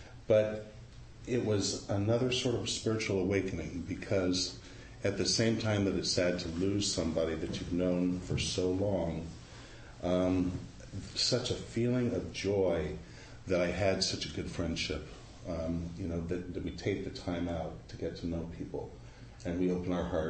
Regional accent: Santa Monica, California, United States; born there; I was born in Santa Monica, by the beach. We lived in Palos Verdes on a house above a cliff above the ocean till I was about 5 years old.

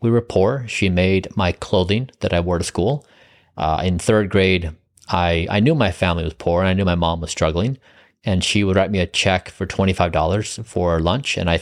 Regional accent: Utah, United States; In a small town, 30,000 people, in southern Utah.

